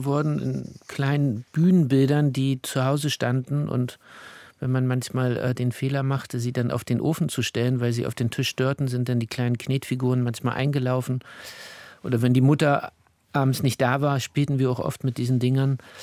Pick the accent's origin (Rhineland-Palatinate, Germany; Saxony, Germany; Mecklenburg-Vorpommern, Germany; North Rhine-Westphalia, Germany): Saxony, Germany; Chemnitz; ich bin sehr liebevoll in einer Familie die ersten 3-4 Jahre groß geworden in Chemnitz, ja.